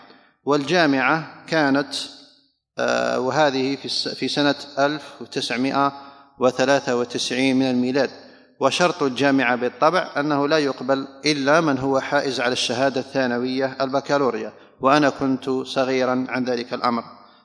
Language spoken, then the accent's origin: Arabic; Algeria; وفي سنة 2001 تقريبا رجعت إلى الجزائر، ولازلت في مدينتي